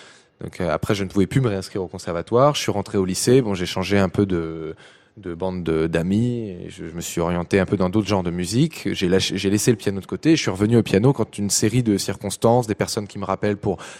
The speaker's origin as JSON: {"language": "French", "town": "Compiègne", "region": "Hauts-de-France", "country": "France", "tie": "born or raised there", "said": "j'ai grandi à Compiègne, et à Compiègne, j'ai suivi les études dans l'école de musique avec une professeure, Madame Munier"}